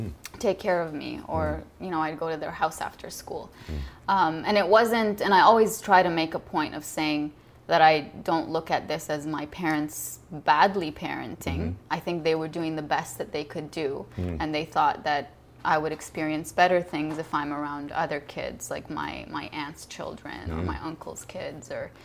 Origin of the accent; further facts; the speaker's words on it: Lebanon; first language Arabic; English is a second language; So I was the only one in my family born and raised in Lebanon. My parents met in Canada, had five children